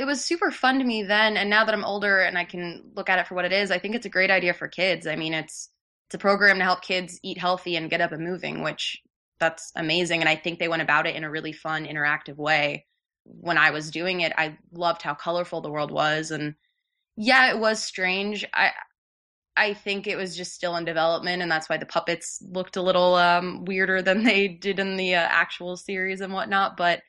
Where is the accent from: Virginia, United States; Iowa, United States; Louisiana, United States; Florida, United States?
Florida, United States; but I'm from Florida and I mainly lived in Florida.